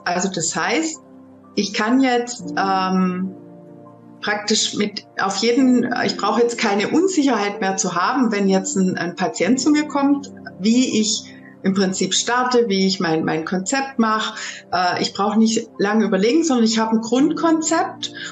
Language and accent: German; Baden-Württemberg, Germany; Ich bin Heilpraktikerin. Ich komme aus Baden-Württemberg, also aus dem Kreis Heidenheim.